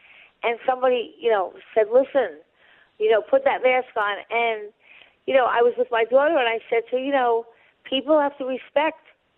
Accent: New York, United States; And I grew up on Long Island, so when I moved into the city, in a way, I really grew.

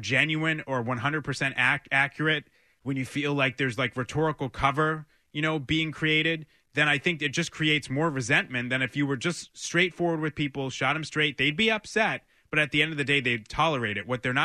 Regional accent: Lynn, Massachusetts, United States; Derek Falvey, who's from Lynn, my hometown, is with the Twins.

